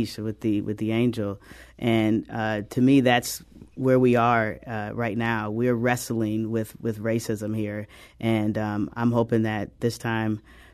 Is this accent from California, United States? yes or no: no; St. Louis, Missouri, United States; I am actually from St. Louis.